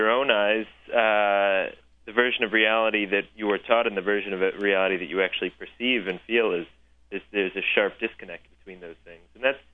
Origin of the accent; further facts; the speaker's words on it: Washington, D.C. area, United States; growing up in America, you have where I grew up in the suburbs of D.C.